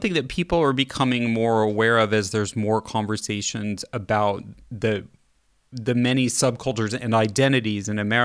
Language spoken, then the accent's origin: English; Kansas City, Missouri, United States; also born or lived in Los Angeles; So I am a child of New Yorkers, but I grew up in Kansas City, and my Kansas City friends very much, if you've met any Kansas City, and you know they're very passionate about barbecue